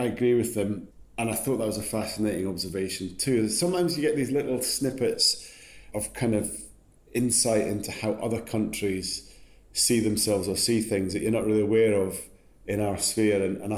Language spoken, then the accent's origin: English; Scotland, United Kingdom; Maybe a little unlucky, and I'm not being all Scottish here, but maybe a little unlucky not to beat England in that semi.